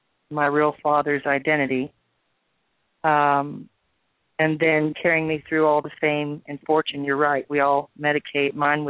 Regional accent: Appalachia, United States; we just had such a determination growing up in Appalachia that we had nothing, but we had everything

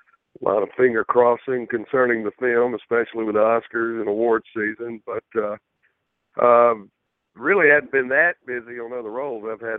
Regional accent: the South, United States; accent: Southern; that's a big thing for me as a Southern actor, as you can tell by my accent.

